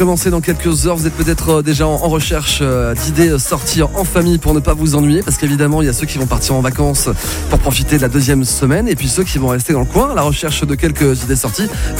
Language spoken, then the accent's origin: French; Grand Est, France; Donc chez nous, en Lorraine.